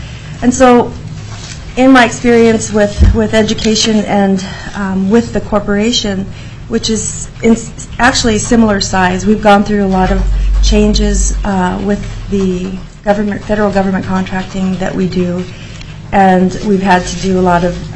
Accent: Anchorage, Alaska, United States; also born or lived in Tatitlek; I grew up in Anchorage. My mother is from a village called Tetitlik in the Prince William Sound, and so I grew up between those communities.

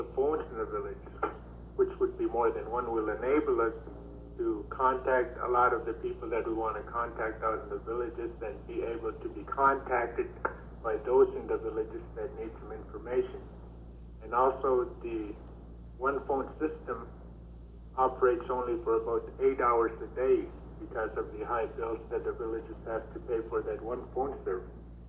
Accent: Bethel, Alaska, United States; Okay, this is … I'm from Bethel

